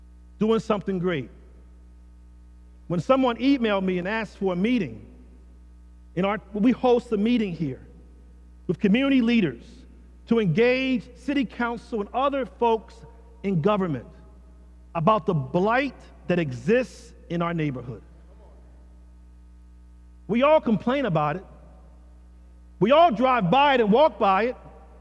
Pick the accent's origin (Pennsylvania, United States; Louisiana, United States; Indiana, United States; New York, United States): Pennsylvania, United States; Philadelphia; I grew up in North, don't tell me about North Philadelphia. I know it.